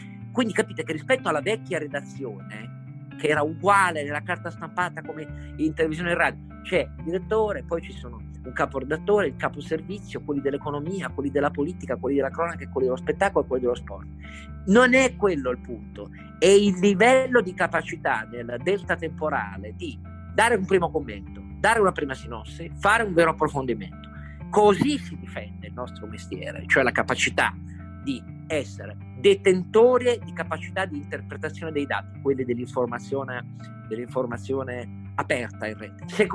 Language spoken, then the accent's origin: Italian; Turin, Piedmont, Italy; Io sono cresciuto di fronte a Mirafiori, dove lavoravano 70.000 persone